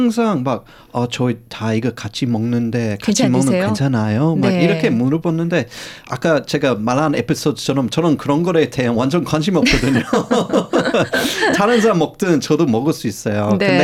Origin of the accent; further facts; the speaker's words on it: Australia; Korean is a second language; 저는 조금 더러운 호주 사람인